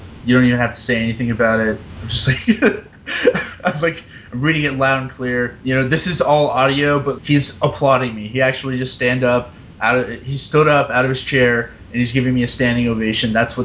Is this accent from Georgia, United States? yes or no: no; Dallas, Texas, United States; I'm from Dallas.